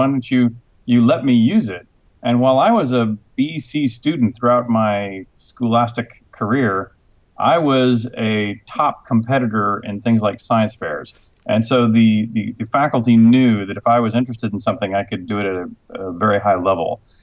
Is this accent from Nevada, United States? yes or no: no; Houston, Texas, United States; also born or lived in Cambridge, United Kingdom; I was actually born in Cambridge, England, so I am a passport-carrying Brit. You know, I grew up in Houston, Texas, so obviously I don't have a British accent. But interestingly, I don't have much of a Texas accent either